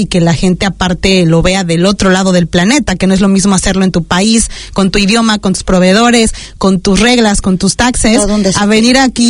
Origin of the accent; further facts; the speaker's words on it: Mexico; lo puedo decir como mexicana.